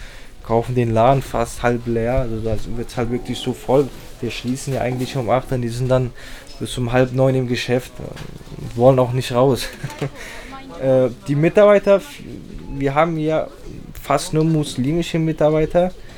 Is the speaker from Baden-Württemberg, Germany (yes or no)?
yes; Freiburg, Baden-Württemberg, Germany; ich bin hier im Stühlinger aufgewachsen, meine Eltern leben jetzt schon seit bestimmt über 20 Jahren auch in Stühlinger.